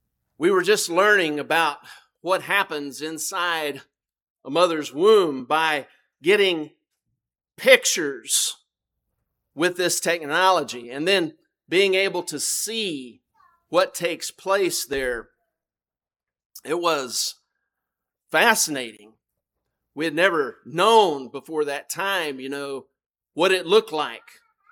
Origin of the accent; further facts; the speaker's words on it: Austin, Texas, United States; where I grew up there in Austin